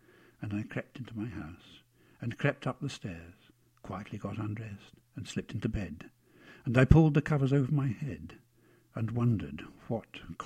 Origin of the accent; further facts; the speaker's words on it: Teviotdhe, Scotland, United Kingdom; Teviotdhe, Argyll.